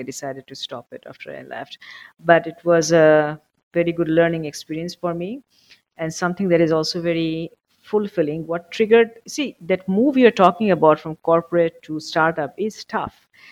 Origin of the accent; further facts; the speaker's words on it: Bangladesh; English is a second language; moved away as an adult; now in United States; So I grew up in Bangladesh.